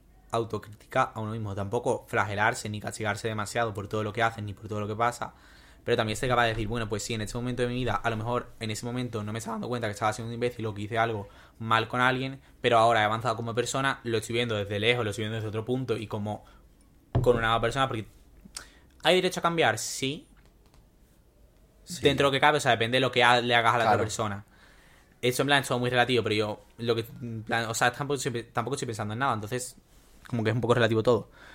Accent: Andalusia, Spain; Ay, tía, que soy andaluz, qué pesadilla.

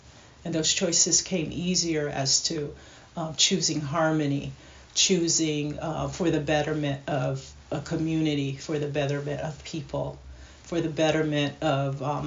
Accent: United States; from being growing up on the Navajo reservation and listening to traditional stories, listening to traditional ways of life

